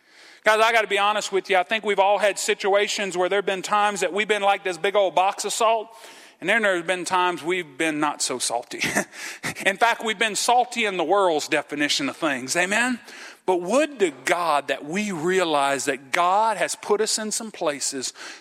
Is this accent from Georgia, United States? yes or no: no; Louisiana, United States; Well, how tough you think it is for me? I'm a Cajun preacher.